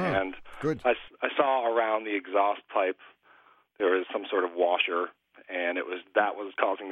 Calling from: Eliot, Maine, United States; I'm calling from Elliott, Maine.

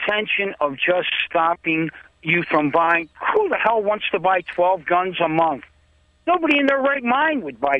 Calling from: Philadelphia, Pennsylvania, United States; Well, I'm from Philadelphia, and I'm not pro-gun or pro-drugs or pro-violence

